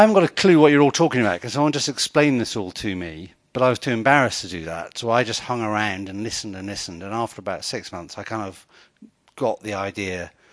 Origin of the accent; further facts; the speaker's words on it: Guildford, South East England, United Kingdom; also born or lived in Southampton; I grew up in Southampton and then Guildford.